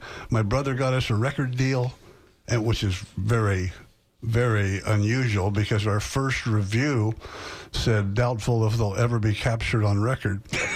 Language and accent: English; California, United States; also born or lived in Oakland, United States; I was born in Oakland, California. First thing I learned to say was, get me out of here. And I did. I moved to Southern California by high school and graduated from Garden Grove High School, 1963.